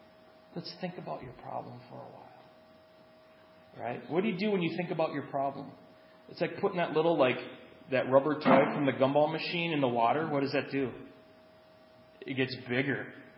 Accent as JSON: {"language": "English", "country": "United States", "said": "but I don't like to wait because I'm American. We have drive-thrus."}